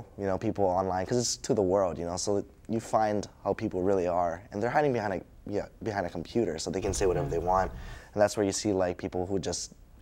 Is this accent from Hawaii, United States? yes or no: yes; Hilo, Hawaii, United States; In Hilo, basically, that's one of the reasons why I started